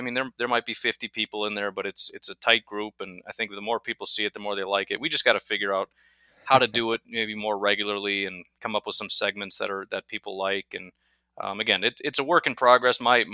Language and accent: English; Northern US, United States; I'm a Northerner and I like sweet cornbread and super moist, not dry, crumbly nonsense.